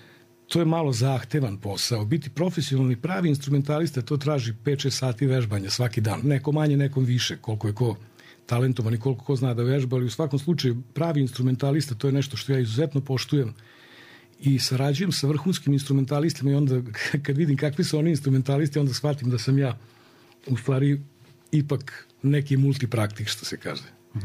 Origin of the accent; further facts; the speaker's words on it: Titel, Vojvodina, Serbia; Imamo tri reke, blizu smo tri grada i detinjstvo u Titelu je bilo lepo.